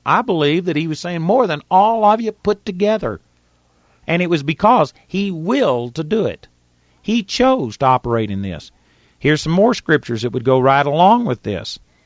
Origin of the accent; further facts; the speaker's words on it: Texas, United States; accent: Texas; in my case, I've got a Texas accent. I'm a hick from Texas.